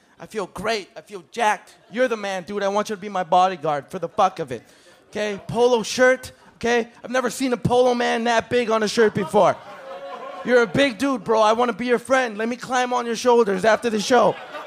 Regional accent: Canada; And I was like, fuck, I don't know, I'm from Canada.

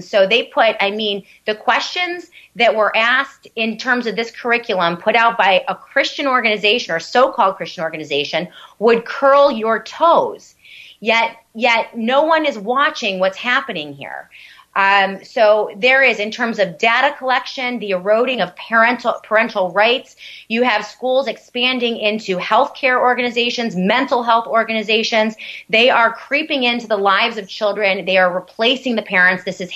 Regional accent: Rochester, United States; I recently left one of the larger churches here in my hometown of Rochester because of this theology creeping in.

